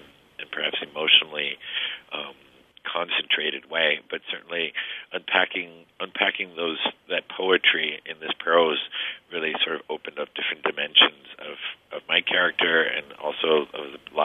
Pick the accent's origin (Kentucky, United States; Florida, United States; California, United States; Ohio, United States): Florida, United States; Miami; But growing up in Miami, which is a lot of what the book is sort of discussing, you know, it was like growing up between two imaginary worlds.